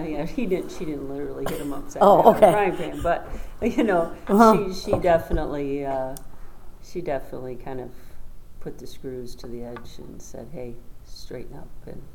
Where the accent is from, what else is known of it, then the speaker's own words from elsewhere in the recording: Inkster, Michigan, United States; born there; I was born in Inkster, Michigan, so 1959. And I was one of 12 children.